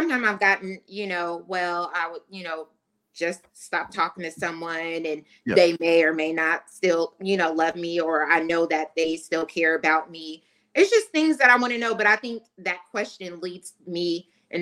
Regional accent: Portland, Oregon, United States; moved away; And this is when I'm originally from Portland, Oregon.

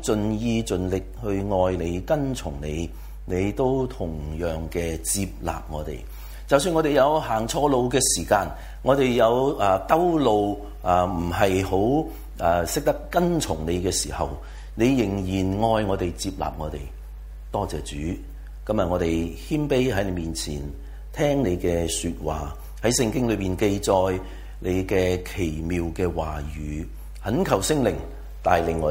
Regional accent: China; 我哋中國人咧都好明白乜嘢叫做驕兵即敗噶啦

